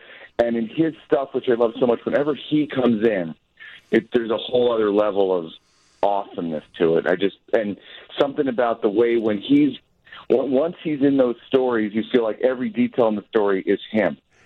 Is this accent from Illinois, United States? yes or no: yes; Glencoe, Illinois, United States; my book Lake Effect, which is about growing up in Glencoe